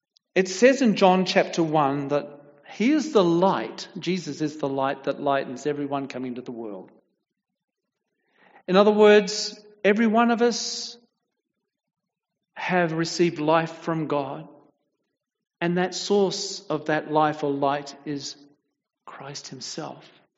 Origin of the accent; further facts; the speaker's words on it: Australia; I come from Australia, as you know.